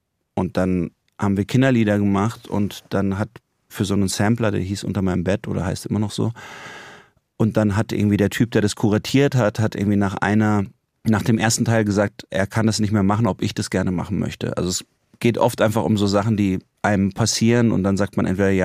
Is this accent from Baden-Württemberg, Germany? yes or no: yes; Lörrach, Baden-Württemberg, Germany; weil meine Mutter kommt aus Rom, mein Vater ist so ein bisschen überall aufgewachsen. Ich bin in Lörrach aufgewachsen, eben nicht jetzt mit einer Generation über Generation Lörracher Familie, sondern mit Zugereisten aus verschiedenen Windrichtungen.